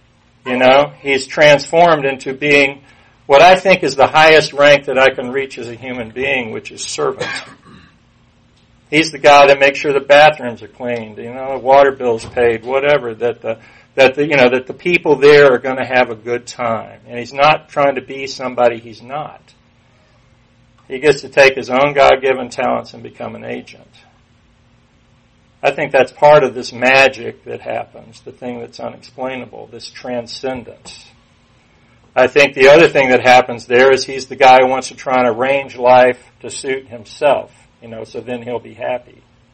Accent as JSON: {"language": "English", "town": "Atlanta", "region": "Georgia", "country": "United States", "tie": "born there", "said": "I was born here in Atlanta in 1955. Well, born in Atlanta in Georgia Baptist Hospital."}